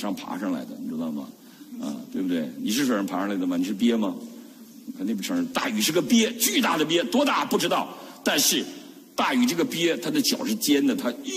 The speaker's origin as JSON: {"language": "Chinese", "country": "China", "tie": "born or raised there", "said": "尤其我们在中国无神论教育长大的时候"}